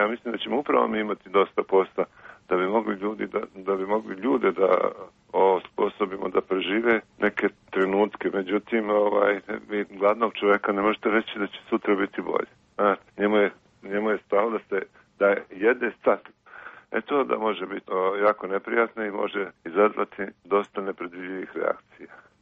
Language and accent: Serbian; Montenegro; Možda je to kod nas u Crnu Goru malo drukčije.